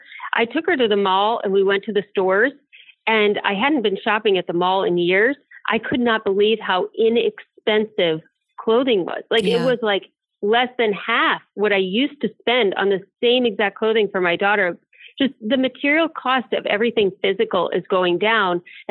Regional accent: Ohio, United States; I grew up in the Akron, Cleveland, Ohio area.

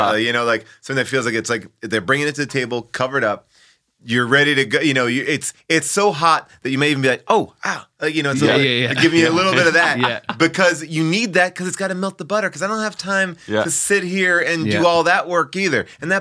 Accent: Long Island, New York, United States; I grew up in Long Island, which is a suburb of New York City

